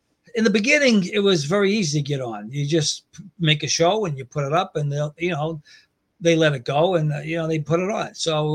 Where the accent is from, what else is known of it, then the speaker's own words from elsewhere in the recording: Framingham, Massachusetts, United States; now in Texas, United States; No, I'm from the Boston area. Actually from a city now called Framingham, 20 miles west of Boston.